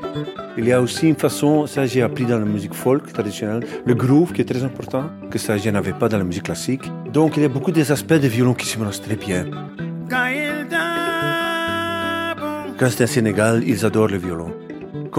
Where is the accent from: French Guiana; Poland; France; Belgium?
Belgium; je suis un Belge, donc je fais aussi mon truc.